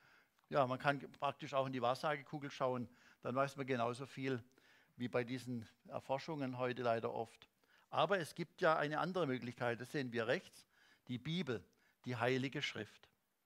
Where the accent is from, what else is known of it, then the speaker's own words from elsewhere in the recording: Germany; Etwa, ich komme ja aus Deutschland, die Wiedervereinigung Deutschlands